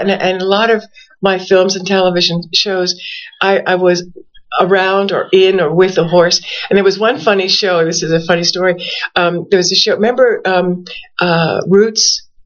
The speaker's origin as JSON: {"language": "English", "town": "New York City", "region": "New York", "country": "United States", "said": "New York City."}